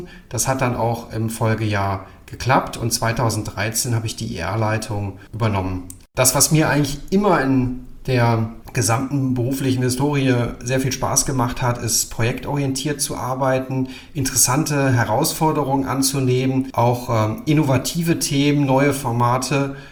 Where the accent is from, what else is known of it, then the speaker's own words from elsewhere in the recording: Rhineland, Germany; born there; 49 Jahre alt, ich bin gebürtiger Rheinländer.